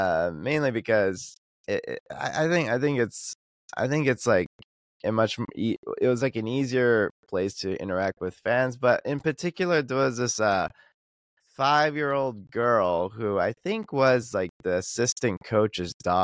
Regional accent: Los Gatos, California, United States; my hometown from California is Los Gatos, the mountain lions.

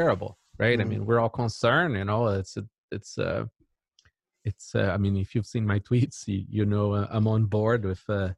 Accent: Brazil; I grew up in Brazil. There's physical considerations there for security.

